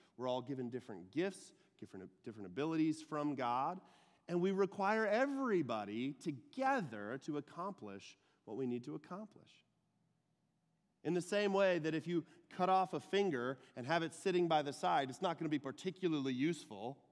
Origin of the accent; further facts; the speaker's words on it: Texas, United States; accent: twang; I'm from Texas originally. I don't know if you can tell by the twang, but I'm from Texas originally.